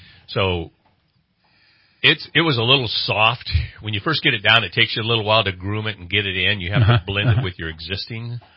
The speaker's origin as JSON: {"language": "English", "region": "California", "country": "United States", "tie": "born or raised there", "said": "growing up in Verdeville, California, just north of Anderson, we had three different sandlots as a kid growing up."}